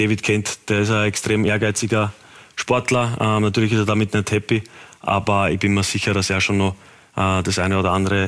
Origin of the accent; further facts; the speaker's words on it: Styria, Austria; Für mich als Steirer, ich bin aufgewachsen als Sturmfan